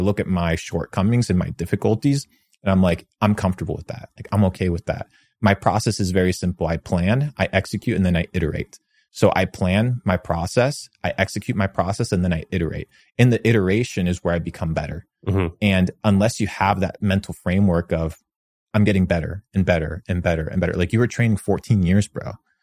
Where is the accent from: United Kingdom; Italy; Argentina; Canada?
Argentina; English is a second language; now in United States; American. I have my American citizenship. I'm originally from Argentina, but okay.